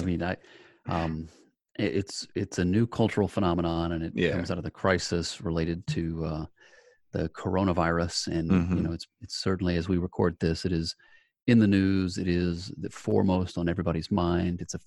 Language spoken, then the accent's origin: English; United States; Okay, so as an American, I can tell you